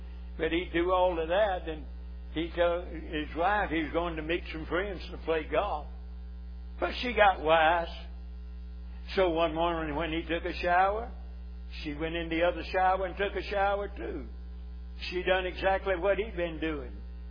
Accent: the South, United States; And again, I'm from the South, and I believe that fatted calf will be so tender

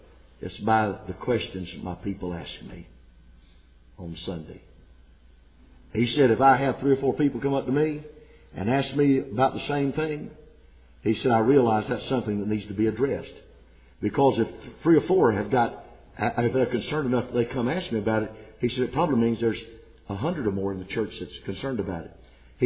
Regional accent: Myrtle Beach, South Carolina, United States; I would like for Him to make me the mayor of Myrtle Beach, South Carolina. That's my hometown.

